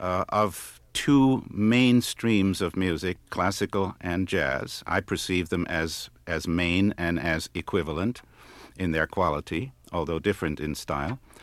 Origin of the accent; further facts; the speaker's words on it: New York, United States; I, as a teenager, was growing up in New York